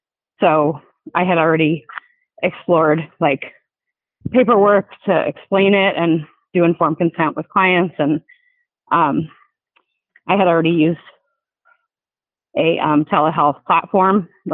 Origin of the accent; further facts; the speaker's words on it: Northeast, United States; So I'm from the Northeast. And so, I like to visit with my family and two siblings and parents in the Northeast.